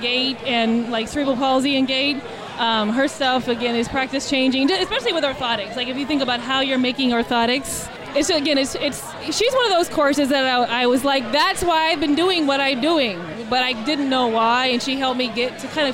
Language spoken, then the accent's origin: English; Portland, Oregon, United States; now in Washington, United States; I'm originally from Portland, Oregon.